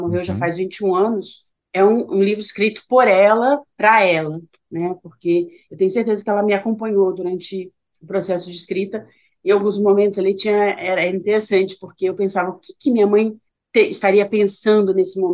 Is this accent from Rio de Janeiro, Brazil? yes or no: yes; Petrópolis, Rio de Janeiro, Brazil; saindo da minha cidade natal, que é Petrópolis, né?